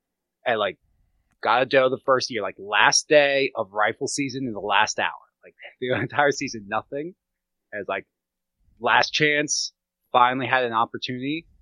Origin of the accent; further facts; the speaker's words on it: Gettysburg, Pennsylvania, United States; I grew up around hunters in Gettysburg, but did not hunt. My dad didn't hunt. Nobody hunted.